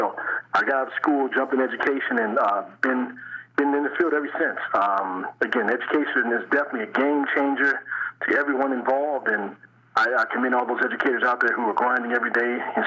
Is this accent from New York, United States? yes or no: no; Denver, Colorado, United States; I grew up in Denver, Colorado, to parents who were drug addicts and shoplifters.